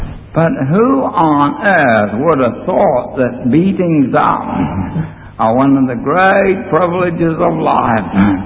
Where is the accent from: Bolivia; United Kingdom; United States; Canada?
Bolivia; Now, I grew up in Bolivia, and I've seen this being used.